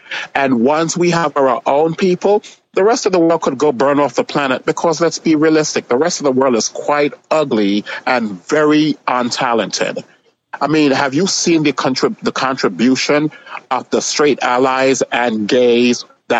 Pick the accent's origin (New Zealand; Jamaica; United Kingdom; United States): Jamaica; accent: Jamaican; It's called my Jamaican accent kicks in.